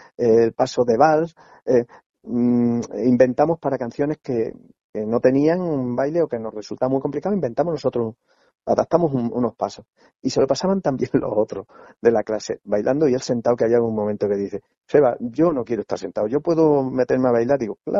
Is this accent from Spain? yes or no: yes; Piornal, Extremadura, Spain; los que somos de Piornal, pues claro, es que ya estamos con...